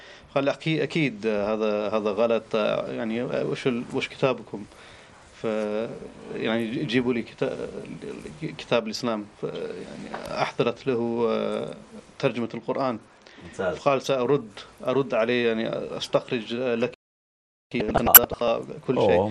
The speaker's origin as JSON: {"language": "Arabic", "country": "Pakistan", "second_language": "Arabic", "said": "أنا أصلي باكستاني."}